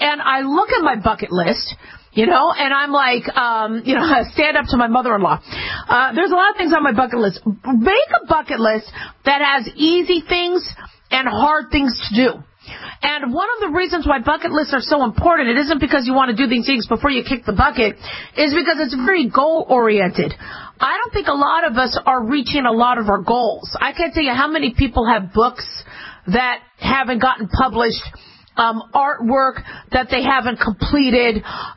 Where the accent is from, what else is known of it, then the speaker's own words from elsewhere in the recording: Phoenix, Arizona, United States; I did, when I was growing up in Phoenix, Arizona, climb Squaw Peak.